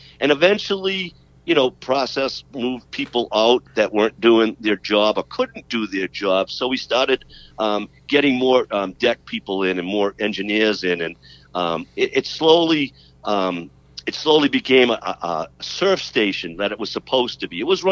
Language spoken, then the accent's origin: English; East Coast, United States; because I was from the East Coast and I talked the way I did.